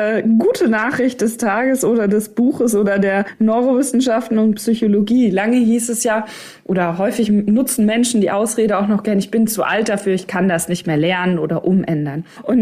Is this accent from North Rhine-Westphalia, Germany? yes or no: yes; North Rhine-Westphalia, Germany; Ich komme ja aus Ostwestfalen, Lippe, also O wie L.